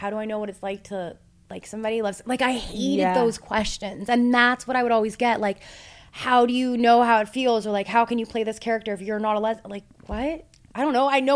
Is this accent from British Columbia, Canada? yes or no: no; Toronto, Ontario, Canada; like 21st birthday in Toronto. We're from Toronto.